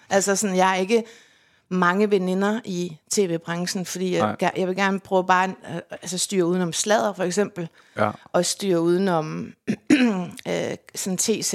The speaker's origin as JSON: {"language": "Danish", "town": "Randers", "region": "Central Denmark Region", "country": "Denmark", "tie": "born or raised there", "also_born_or_lived": "Aarhus", "said": "Jeg er født i Aarhus, men opvokset mest i Randers og omegn."}